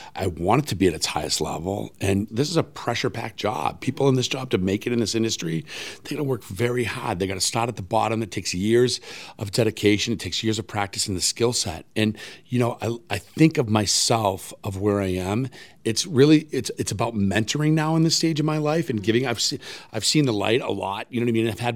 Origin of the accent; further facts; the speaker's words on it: New England, United States; I'm from New England, a little town, you know, clam chowder and hot dogs.